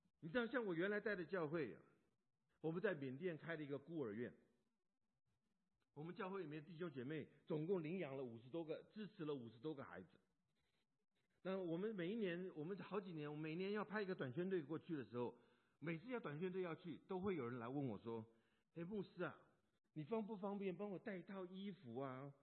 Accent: China; moved away as an adult; now in United States; 你知道我们中国人呢，啊，是非常保守而且很封闭的民族。我记得我刚刚来美国的时候，在读书，八八年来美国读书的时候

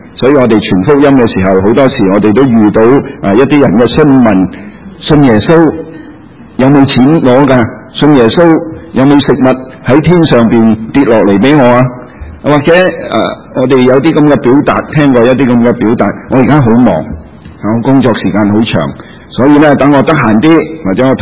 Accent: China; 我哋中国人嘅储蓄率咧 在全世界是很高的，低过日本人少少

